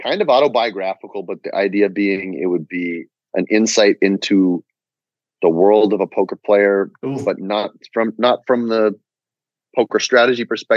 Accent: Halifax, Nova Scotia, Canada; also born or lived in Toronto; Halifax. I was born in Toronto, but I grew up in Halifax.

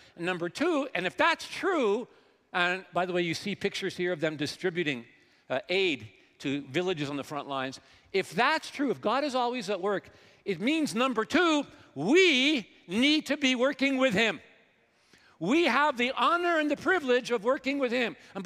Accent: Canada; as a Canadian global worker, let me ask you a question.

